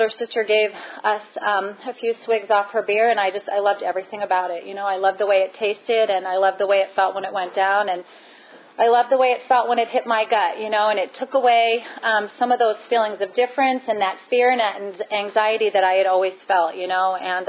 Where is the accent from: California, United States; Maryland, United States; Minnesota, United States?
Maryland, United States; Baltimore; I grew up in Baltimore in a very, you know, average middle-class home